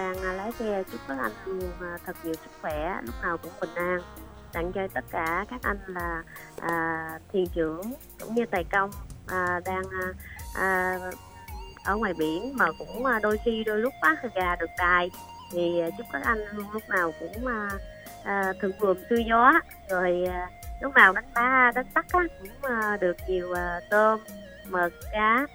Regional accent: Cà Mau, Vietnam; mình gọi đến từ quê hương Cà Mau.

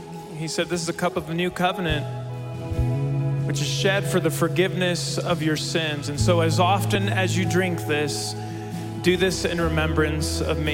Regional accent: Mexico; As many of you know, I grew up in Mexico, and in Mexico, there's no such thing as spring break.

